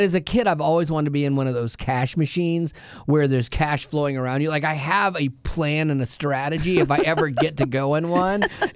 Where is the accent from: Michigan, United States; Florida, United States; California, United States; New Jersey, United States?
Florida, United States; Like, I grew up in Florida, so kind of like a Jewish person making a Jewish joke.